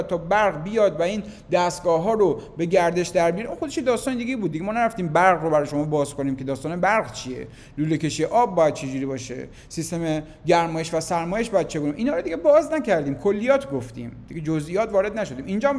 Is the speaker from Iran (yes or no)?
yes; Iran; وقتی میگم من یک ایرانی هستم، به این معنا نیست که کل سرزمین ایران برای من است